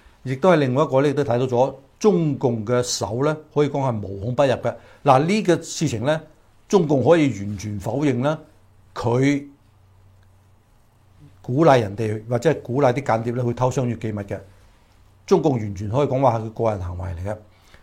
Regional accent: China; 所以佢係影響咗我哋中國人嘅形象，亦都影響咗我哋華人喺西方國家嘅形象。

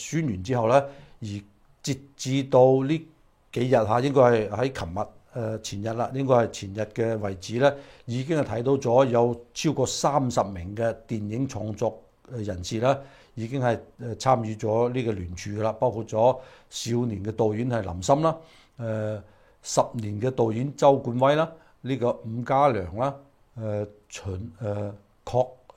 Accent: China; 就好似我哋中國人點解要移民咧？香港人點解要而家要移民要逃命咧？

